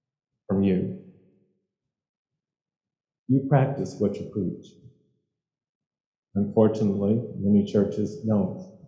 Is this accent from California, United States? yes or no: no; Mississippi, United States; also born or lived in Alabama; I come from a Baptist Methodist world because I grew up in Mississippi and Alabama.